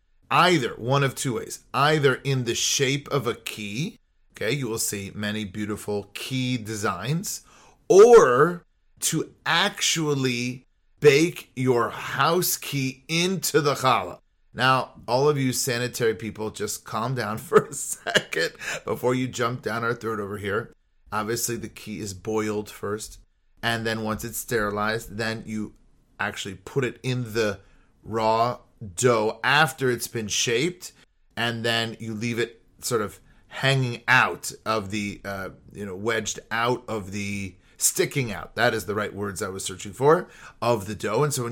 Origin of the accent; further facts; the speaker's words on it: California, United States; The fruit fly, I grew up in California, the enemy number one